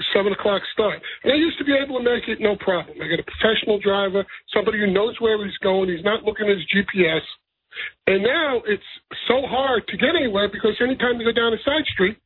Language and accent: English; Manhattan, New York, United States; I'm not a tourist. I was born and raised in Manhattan.